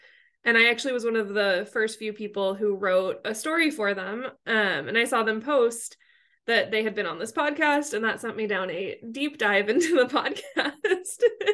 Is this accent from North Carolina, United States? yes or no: no; Chicago, Illinois, United States; I grew up in Chicago. It was, you know, always freezing.